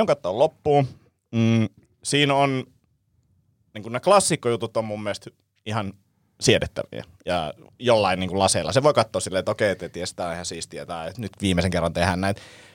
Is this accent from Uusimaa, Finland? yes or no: yes; Vantaa, Uusimaa, Finland; mä oon itse Martinlaaksosta kotosi